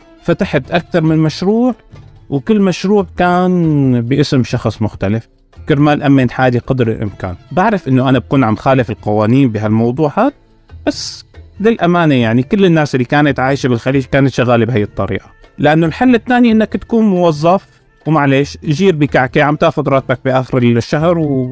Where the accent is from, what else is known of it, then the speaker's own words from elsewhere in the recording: Riyadh, Riyadh Province, Saudi Arabia; also born or lived in Syria; ولدت بالرياض، تربيت بالمدارس الحكومية بالرياض. أنا هذا الشاب السوري اللي بيلبس توب وبيلبس شماغ وعايش مع البدو.